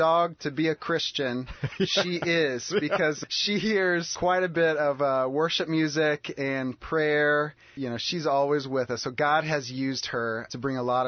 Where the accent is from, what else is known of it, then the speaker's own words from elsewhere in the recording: Evansville, Indiana, United States; I grew up in Evansville, Indiana. That's my hometown. It's about 3 hours south of Champaign-Urbana in southwestern Indiana.